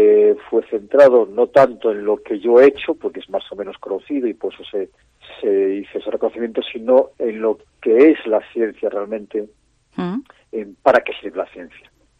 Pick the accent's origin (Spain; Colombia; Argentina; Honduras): Spain; Vigo, Galicia; ya que soy vigués, y ya que mi madre está en Vigo